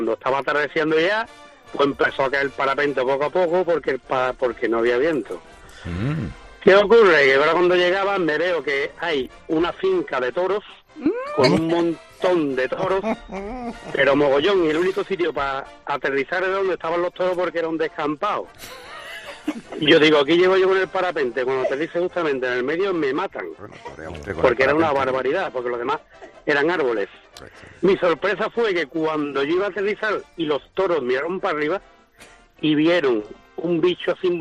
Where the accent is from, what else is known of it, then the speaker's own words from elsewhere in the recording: Carmona, Andalusia, Spain; soy de aquí de Carmona, Sevilla.